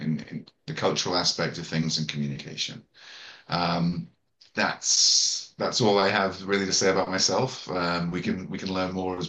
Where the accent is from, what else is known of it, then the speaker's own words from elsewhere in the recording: Ireland; moved away as an adult; also born or lived in United Kingdom / Hong Kong / China; I'm usually originally from Ireland. Then I went to the UK. Then I came to Hong Kong. Then I came to China. And now I live between Shanghai and Kazakhstan for business.